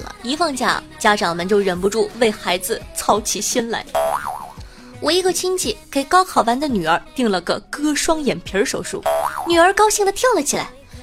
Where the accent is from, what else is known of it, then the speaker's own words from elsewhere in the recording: Dalian, Liaoning, China; 6月11号呢大连两名女子，就是我老家，